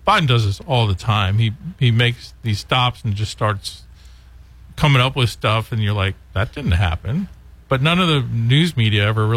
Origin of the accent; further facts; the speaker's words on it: Scranton, Pennsylvania, United States; So, near Scranton. You know. Scranton. Wow. I grew up in Scranton.